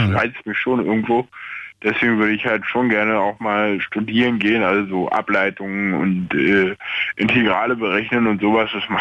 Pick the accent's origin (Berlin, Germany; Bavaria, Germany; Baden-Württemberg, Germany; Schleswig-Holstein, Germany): Berlin, Germany; ich bin in Berlin aufgewachsen, habe immer in Berlin gelebt und habe dann aber in Brandenburg an der Havel studiert und habe da auch gewohnt